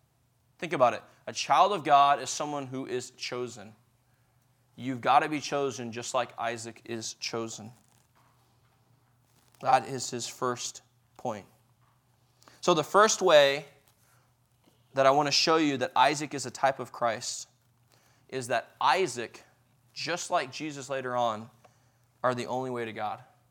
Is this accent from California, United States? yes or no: no; Texas, United States; If you said to me, because I'm from Texas, "Oh, it's about a football field away."